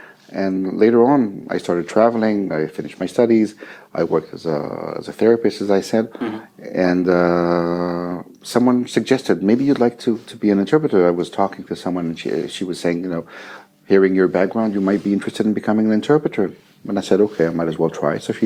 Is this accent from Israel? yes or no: yes; Israel; first language French; English is a second language; Well, originally, I'm from Israel, and I was born in a bilingual situation. So both my parents are French, and I grew up in French and then in Hebrew